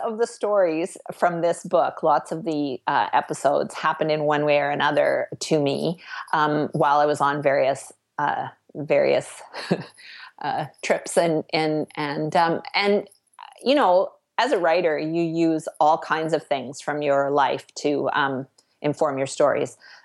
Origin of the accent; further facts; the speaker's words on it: Canada; I'm actually Canadian, but the assumption is whenever I'm anywhere that I'm American.